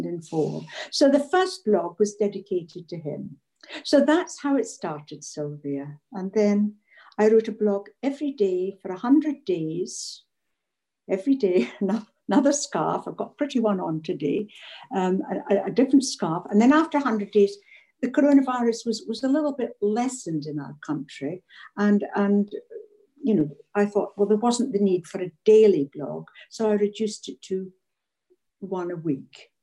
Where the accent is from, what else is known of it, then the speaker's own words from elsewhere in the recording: Scotland, United Kingdom; now in England; I'd like to introduce myself. I'm a Scot living just outside London